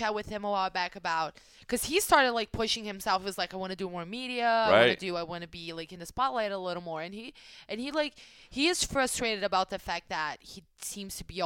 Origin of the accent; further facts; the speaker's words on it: Brasilia, Federal District, Brazil; Like, we're from Brasilia, both of us.